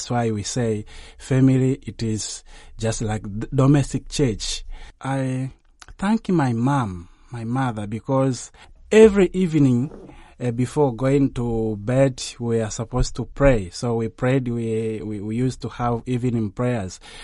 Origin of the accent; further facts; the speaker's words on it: Mwanza, Tanzania; English is a second language; now in Rome, Italy; I'm a seminarian from the Archdiocese of Mwanza in Tanzania.